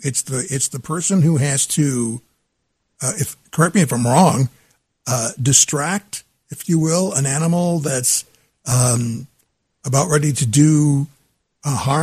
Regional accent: Michigan, United States; Well, I'm from Michigan.

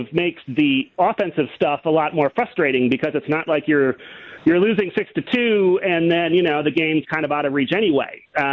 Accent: Oconto, Wisconsin, United States; I grew up in Oconto, about 30 miles north of Green Bay.

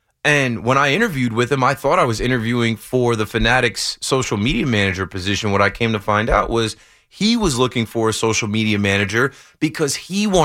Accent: Asbury Park, New Jersey, United States; I'm actually doing a show with those guys in my hometown, Asbury Park, on July 26th.

